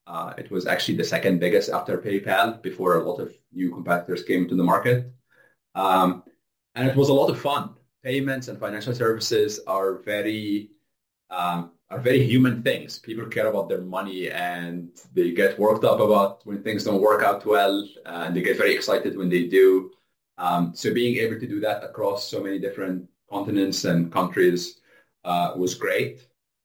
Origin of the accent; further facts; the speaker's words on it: Egypt; I grew up in Egypt, like if you want to start at the beginning.